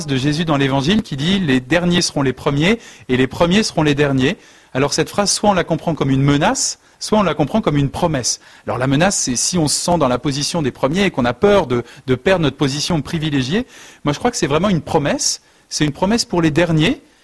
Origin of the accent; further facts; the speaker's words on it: Fécamp, Normandy, France; now in Le Havre, France; je suis un Normand, j'ai grandi près de Fécamp, je suis allé au collège et au lycée à Fécamp. Je suis prêtre depuis 8 ans au Havre, donc je ne sais plus tout à fait le pays de Caux, mais c'est encore bien la Normandie.